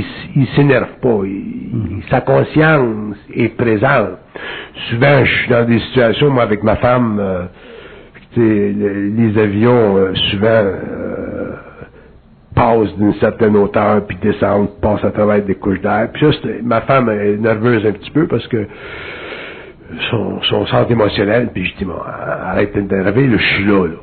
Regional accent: Quebec, Canada

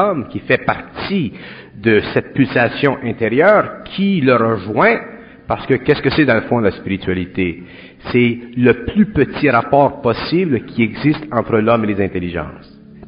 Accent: Montreal, Quebec, Canada; Moi, je viens de Montréal. Je viens de Montréal et je vis dans le Nord.

